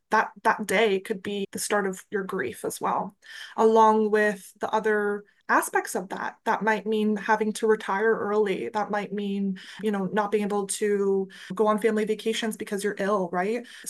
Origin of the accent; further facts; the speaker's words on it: Chatham, Ontario, Canada; being introduced to hospice at my hometown location in Chatham, Ontario.